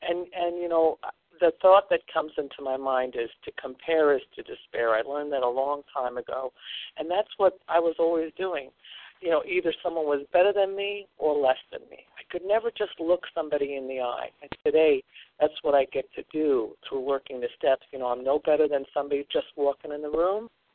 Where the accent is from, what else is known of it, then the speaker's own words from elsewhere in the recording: New York, United States; I was raised on Long Island. We had a beautiful home. A nice piece of property.